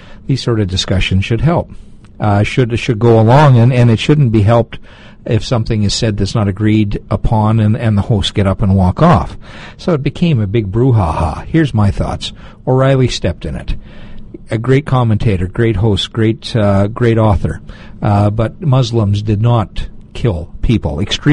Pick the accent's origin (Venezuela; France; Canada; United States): Canada; I'm Canadian, what have I got to say over this?